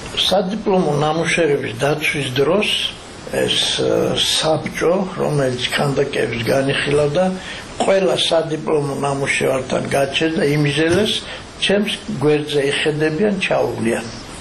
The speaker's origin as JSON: {"language": "Georgian", "town": "Arkhoti", "region": "Mtskheta-Mtianeti", "country": "Georgia", "said": "საიდანაც ჩვენ მართლა ვართ არხოტიდან ვართ ჩამოსული"}